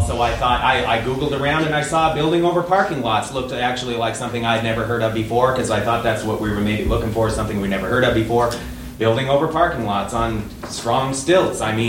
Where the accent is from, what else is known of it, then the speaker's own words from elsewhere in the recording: Billings, Montana, United States; I have lived in Montana all my life. I was born and raised in Billings.